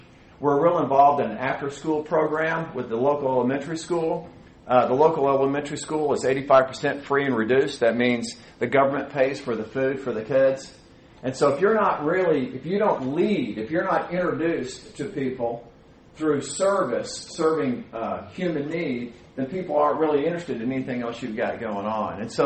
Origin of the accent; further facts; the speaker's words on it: Dallas, Texas, United States; I grew up in the Dallas area, but I spent a lot of time in West Texas.